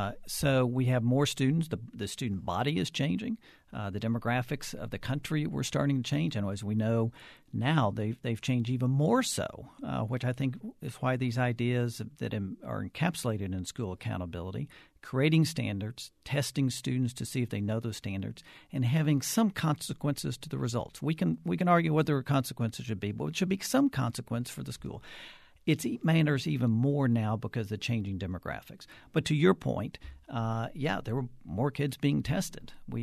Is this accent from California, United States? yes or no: no; Fort Worth, Texas, United States; which is what I grew up taking in Fort Worth